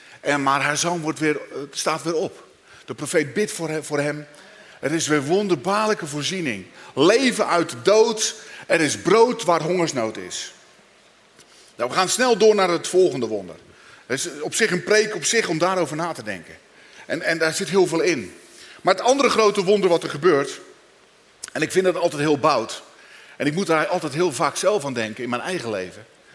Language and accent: Dutch; Katwijk, South Holland, Netherlands; Is dat alleen omdat ik uit Katwijk kom of zo?